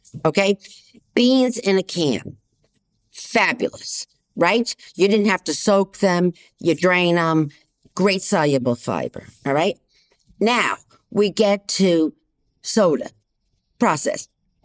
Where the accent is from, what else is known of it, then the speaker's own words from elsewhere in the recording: Boston, Massachusetts, United States; Now, you know, I'm from Boston.